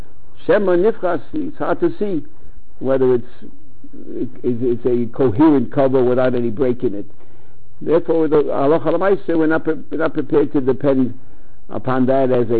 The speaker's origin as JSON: {"language": "English", "town": "New York City", "region": "New York", "country": "United States", "tie": "born or raised there", "said": "I remember growing up on the Lower East Side, there was a neighbor, Chassidish fellow"}